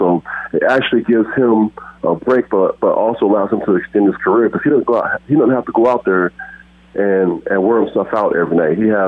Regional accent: Evansville, Indiana, United States; I'm a kid from Evansville, Indiana

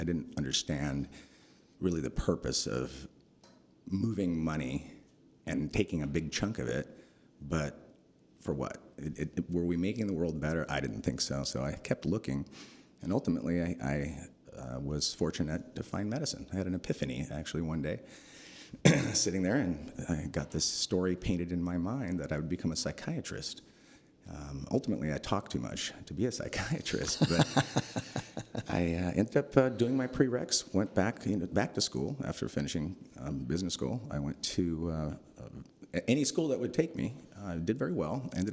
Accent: Newport Beach, California, United States; now in Napa, United States; And at the end of the day, I grew up in Newport Beach.

